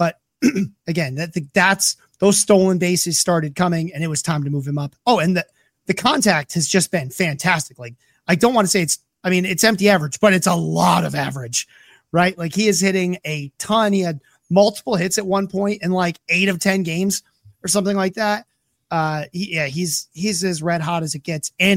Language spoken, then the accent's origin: English; Michigan, United States; from my home state here in Michigan